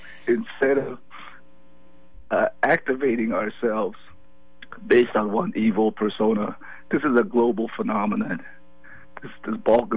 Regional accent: Myanmar; now in United States; I came as a refugee from Burma in 1970 during the ethnic cleansing there.

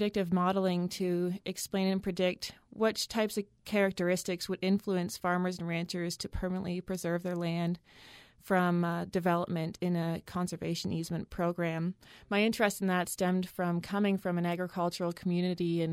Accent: Canada; now in Utah, United States; when I was a master's student in Canada. I'm actually from Canada

